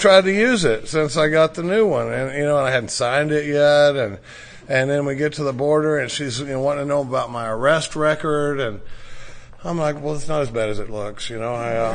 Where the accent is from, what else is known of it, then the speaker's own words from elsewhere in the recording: Dallas, Texas, United States; I grew up in Dallas, Texas. I grew up in a pretty normal family, if there is such a thing, you know.